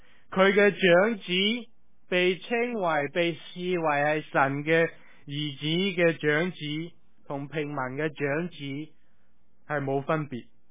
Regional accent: China; 其实有少少好像我们中国人做生意的时候，我们会喜欢在我们的收银柜隔离摆的什么？

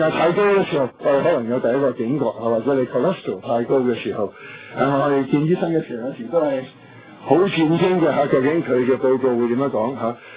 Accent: China; 我们中国人说民以食为天

